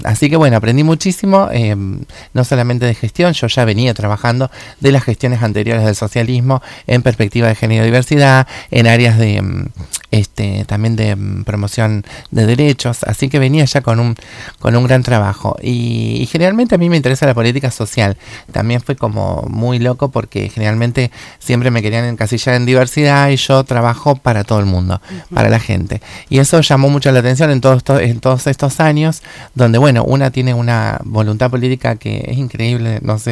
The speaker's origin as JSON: {"language": "Spanish", "region": "Santa Fe", "country": "Argentina", "said": "Yo soy santafesina, nací en el Cuyen de toda la vida"}